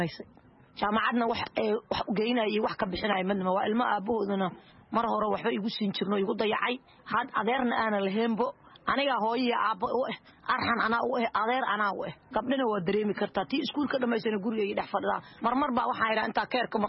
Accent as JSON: {"language": "Somali", "town": "Mogadishu", "region": "Banaadir", "country": "Somalia", "said": "aniga waxaan ka soo qaxay magaalada Muqdisho waxaan ka soo qaxay Burdhigley"}